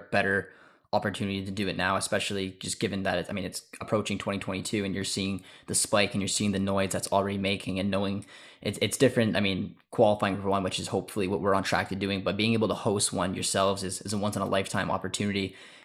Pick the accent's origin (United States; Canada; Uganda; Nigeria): Canada; I'm a Canadian soccer football fan, depending on where you are in the world. And I grew up in a very small town in Canada